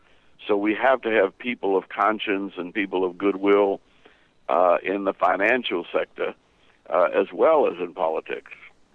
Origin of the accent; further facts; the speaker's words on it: New Orleans, Louisiana, United States; also born or lived in Georgia; Well, if I had come from New York or Chicago, but I'm from New Orleans and Georgia.